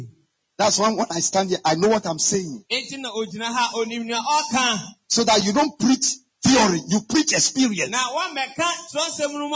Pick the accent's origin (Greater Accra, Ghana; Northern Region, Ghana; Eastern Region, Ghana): Greater Accra, Ghana; Accra; I am from Accra.